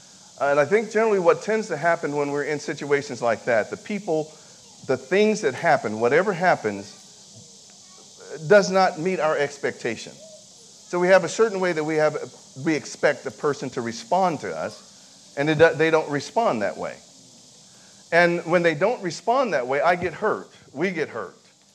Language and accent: English; Sacramento, California, United States; also born or lived in Dallas; I am from Sacramento, California, formerly of Dallas, Texas. Still have an identity there.